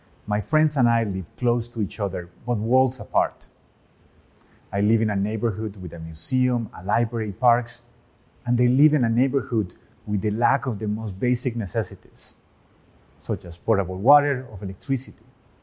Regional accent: Medellin, Antioquia, Colombia; born or raised there

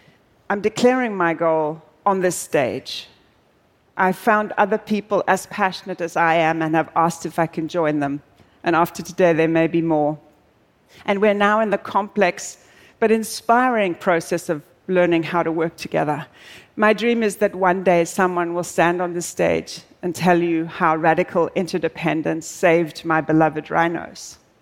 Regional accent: South Africa; I'm originally South African

